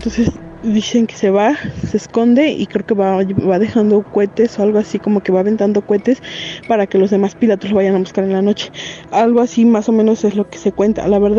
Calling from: Teziutlán, Puebla, Mexico; unos saludos desde Tichitlán. Ese día escuché que estaban, hablaron sobre las cuevas aquí en el municipio de donde soy.

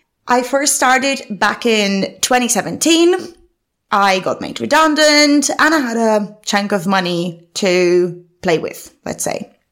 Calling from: London, United Kingdom; So it is 6:30 in the morning where I'm recording this from, and I'm recording this from London.

